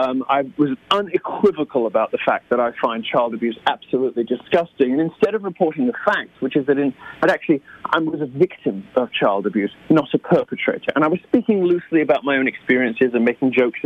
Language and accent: English; United Kingdom; now in United States; And, you know, I am a Brit.